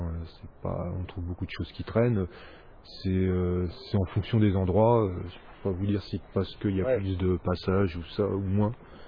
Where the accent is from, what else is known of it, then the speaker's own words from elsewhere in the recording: Château-Thierry, Hauts-de-France, France; De Château-Thierry.